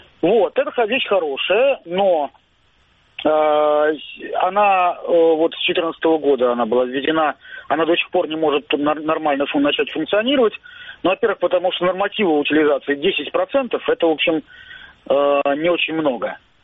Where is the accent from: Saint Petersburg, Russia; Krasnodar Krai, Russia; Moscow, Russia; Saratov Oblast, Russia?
Saint Petersburg, Russia; Знаете, у нас, я из Санкт-Петербурга, нам очень повезло